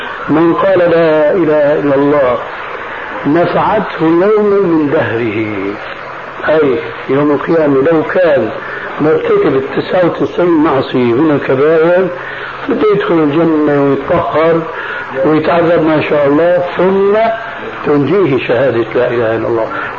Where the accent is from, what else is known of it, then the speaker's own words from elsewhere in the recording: Syria; ونحن عندنا في الشام